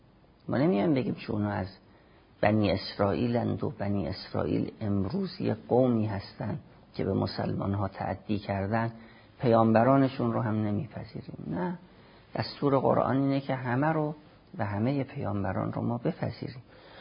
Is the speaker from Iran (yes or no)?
yes; Iran; ما ایرانی هستیم،